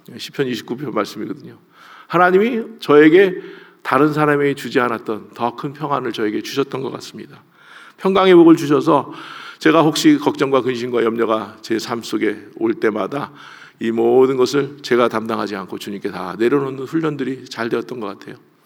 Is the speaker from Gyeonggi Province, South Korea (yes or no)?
yes; Anseong, Gyeonggi Province, South Korea; 저는 시골 학교에서 안성에서 자라서